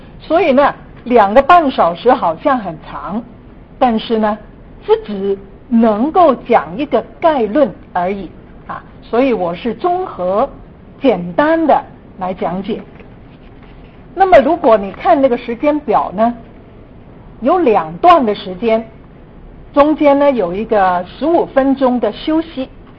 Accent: Guangdong, China; Chinese is a second language; 是我本身是广东人啊哈，所以呢普通话讲得很普通

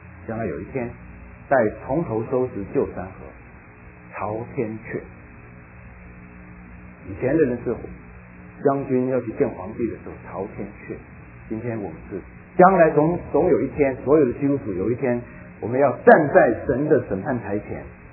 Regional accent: Taiwan; 对我来说生在台湾长在台湾，我只有一次回过中国，短短的7天在我的家乡厦门几乎足不出户，我觉得我没有真正到过中国。

